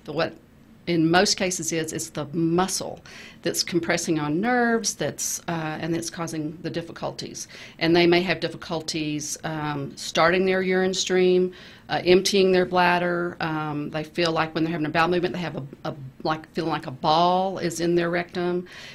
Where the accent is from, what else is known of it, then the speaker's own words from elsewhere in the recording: Texas, United States; and I said it a while ago, I'm such a Texan.